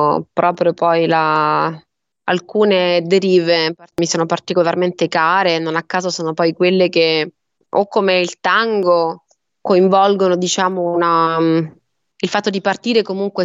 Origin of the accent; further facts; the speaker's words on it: Sardinia, Italy; Io sono sarda, sono proprio residente.